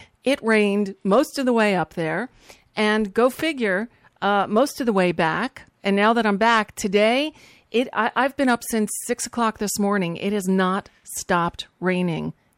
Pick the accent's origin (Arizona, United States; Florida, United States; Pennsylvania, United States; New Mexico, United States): Florida, United States; You know, I grew up here in Florida